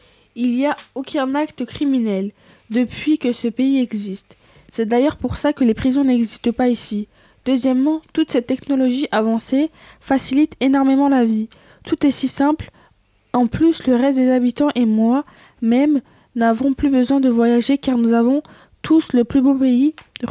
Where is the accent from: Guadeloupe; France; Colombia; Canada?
Canada; Je suis canadienne et j'ai découvert ce pays lors d'une excursion en bateau.